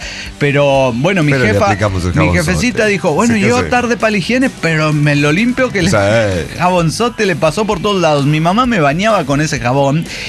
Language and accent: Spanish; Mexico; Porque eso me trajo recuerdos de mi infancia en México, no mames.